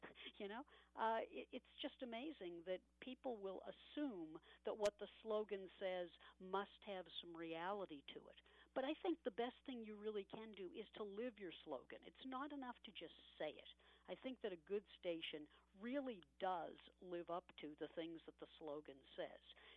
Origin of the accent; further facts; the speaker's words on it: Boston, Massachusetts, United States; And that's what I remember from growing up in Boston, was all the great announcers in every format